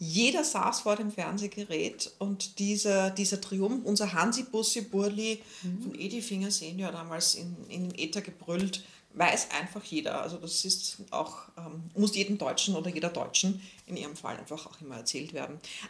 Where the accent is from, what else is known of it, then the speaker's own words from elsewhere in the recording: Vienna, Austria; So, jetzt darf ich als echte Wienerin fragen